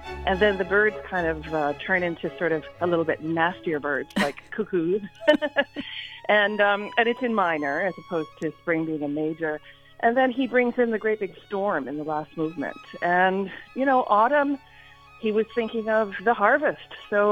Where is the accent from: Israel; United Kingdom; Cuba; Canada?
Canada; now in New York City, United States; And I'm originally Canadian. I'm now based in New York City.